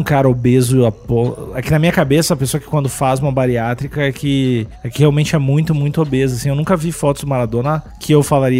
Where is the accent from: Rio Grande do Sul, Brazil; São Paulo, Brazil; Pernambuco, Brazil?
Rio Grande do Sul, Brazil; eu, assim, como gaúcho, meu lugar de fala